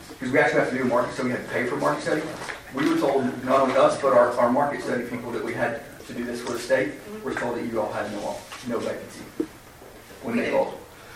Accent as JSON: {"language": "English", "town": "Murray", "region": "Kentucky", "country": "United States", "said": "We're from Murray. We're not from out of state."}